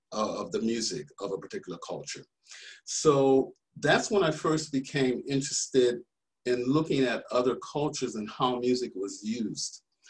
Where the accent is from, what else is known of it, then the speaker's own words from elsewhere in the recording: Michigan, United States; And actually, I grew up in Michigan. And of course, you have a lot of people in Michigan who are from the South.